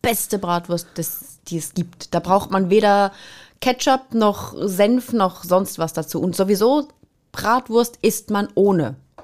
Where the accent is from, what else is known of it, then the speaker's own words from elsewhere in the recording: Switzerland; bei uns in der Schweiz ist das ein Riesenpolitikum.